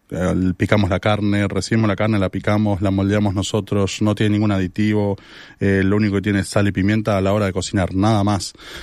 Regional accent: Argentina; now in Spain; Por el acento entiendo que entenderás que somos argentinos.

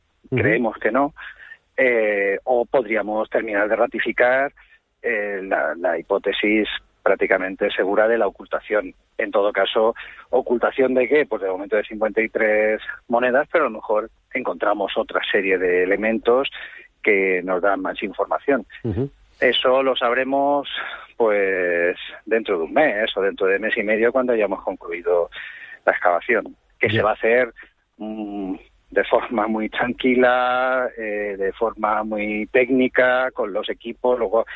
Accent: Alicante, Valencian Community, Spain; Yo soy alicantino

